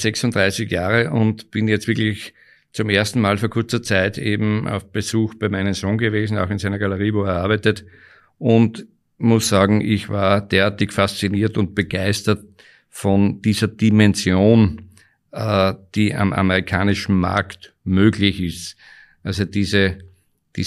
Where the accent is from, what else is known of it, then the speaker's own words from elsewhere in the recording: Austria; bei uns in Österreich